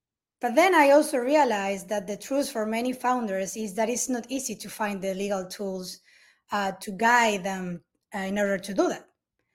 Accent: Argentina; now in Fort Lauderdale, United States; Well, I am originally from Argentina, from a family of four

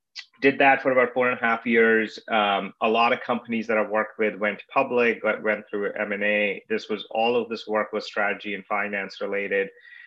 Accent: Delhi, India; I grew up in India, in Delhi

